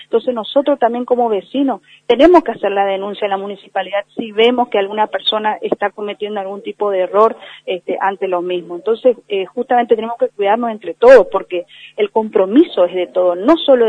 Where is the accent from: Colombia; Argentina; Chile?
Argentina; Puerto Iguazú, Misiones; born there; si nosotros nacimos acá en Iguazú, somos parte de este territorio iguazuense